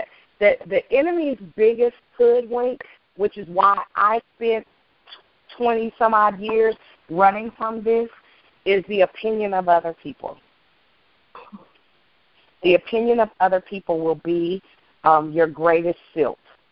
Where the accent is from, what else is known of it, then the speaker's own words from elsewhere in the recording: Richmond, United States; That's it. I'm from Richmond. Down. Down to the ground, baby.